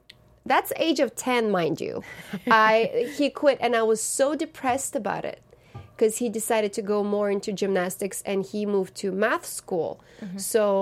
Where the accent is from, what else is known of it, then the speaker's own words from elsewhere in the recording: Russia; Yeah, in my hometown.